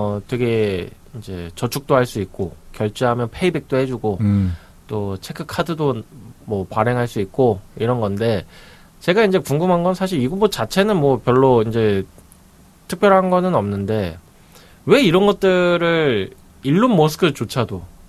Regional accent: Bucheon, Gyeonggi Province, South Korea; 저는 이제 부천 출신으로서 부천의 자랑은

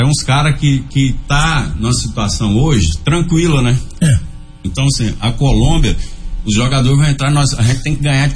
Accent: Brazil; Como brasileiro, eu vou torcer também, né?

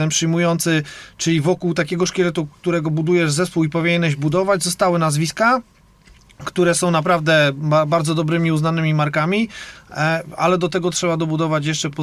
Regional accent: Rzeszów, Subcarpathian Voivodeship, Poland; jak mówię tutaj jako rzeszowianin, jako kibic wierny RS-owi

